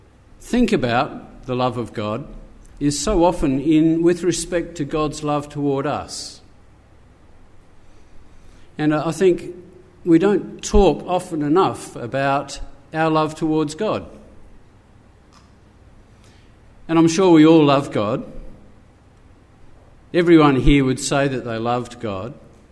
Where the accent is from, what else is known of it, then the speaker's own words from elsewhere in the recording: South Australia, Australia; from South Australia. I go to the South Adelaide meeting over there.